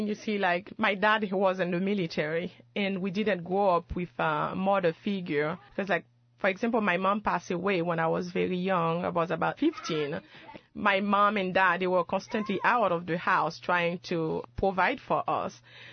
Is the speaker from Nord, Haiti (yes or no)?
no; Port-au-Prince, Ouest, Haiti; my neighborhood, because I grew up in Port-au-Prince